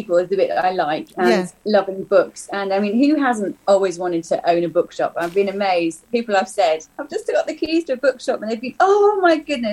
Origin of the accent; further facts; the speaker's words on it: Hereford, West Midlands, United Kingdom; I was born and brought up in Hereford. But my background is a bit mixed.